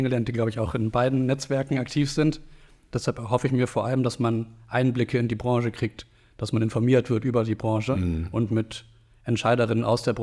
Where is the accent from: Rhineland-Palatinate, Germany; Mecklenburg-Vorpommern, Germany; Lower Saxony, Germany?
Lower Saxony, Germany; Rosengarten; also born or lived in Hamburg; Genau, ich bin in Hamburg geboren und dann im Hamburger Süden in Rosengarten groß geworden. Also Aha. An der südlich der Hamburger Grenze in Niedersachsen dann.